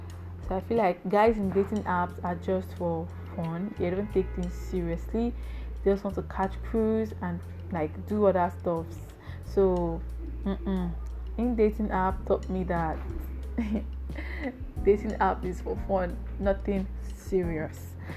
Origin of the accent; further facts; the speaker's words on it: Nigeria; I told him I'm from Nigeria